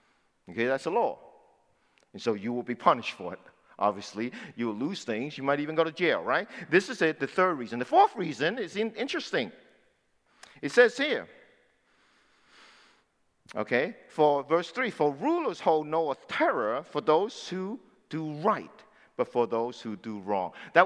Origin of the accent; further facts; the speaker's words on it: United States; And by the way, I know that as an American, I love to say it.